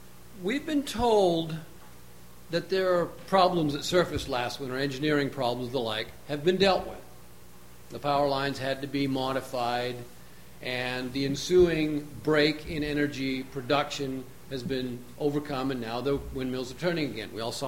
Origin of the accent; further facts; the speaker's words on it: Phillips, United States; I'm from Phillips.